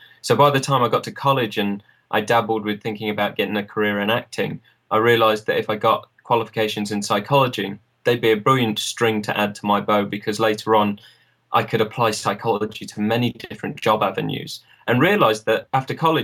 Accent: East Midlands, United Kingdom; Right at the moment, I'm in Nottinghamshire, which is my hometown. But the rest of my time I spend in Northampton

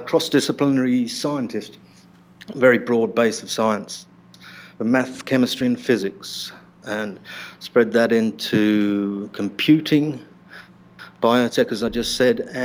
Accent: London, United Kingdom; moved away as an adult; now in Phnom Penh, Cambodia; Born in London, born and bred in London.

